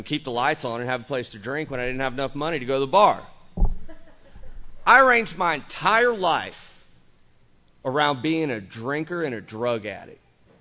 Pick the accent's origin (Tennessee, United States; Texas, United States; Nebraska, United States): Texas, United States; Watauga; moved away as an adult; the fact that I grew up in Watauga, Texas, it's a shithole.